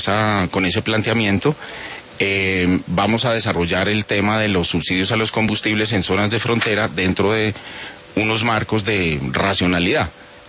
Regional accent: Colombia

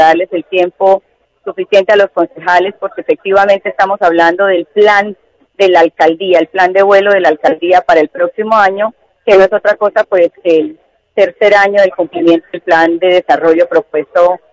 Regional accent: Colombia; como buenos colombianos, tendemos a reaccionar el último día

